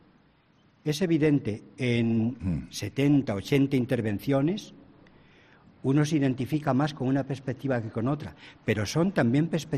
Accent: Ávila, Castile and León, Spain; Yo soy de Ávila, como ustedes saben.

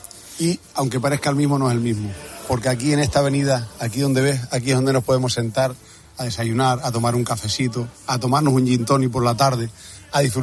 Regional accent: El Hierro, Canary Islands, Spain; Al ser el sitio más al sur y más al oeste de Europa, tenemos las aguas más calientes, con lo cual somos los más caribeños.

